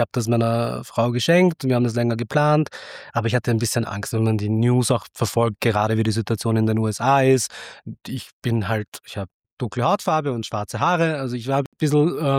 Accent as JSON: {"language": "German", "country": "Austria", "tie": "born or raised there", "also_born_or_lived": "India", "said": "yeah, originally from India, my parents are from there, I grew up in Austria"}